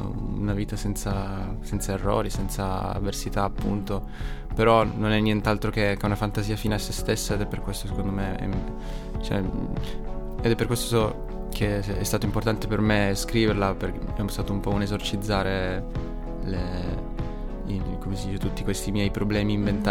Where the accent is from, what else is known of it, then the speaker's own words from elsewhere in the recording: Turin, Piedmont, Italy; io sono un cantautore, vengo da Torino e faccio questa cosa qua.